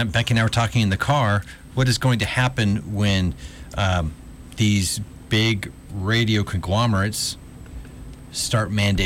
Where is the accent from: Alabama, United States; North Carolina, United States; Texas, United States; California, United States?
California, United States; moved away as an adult; Yeah, I am a Californian. Don't want to go back there and live.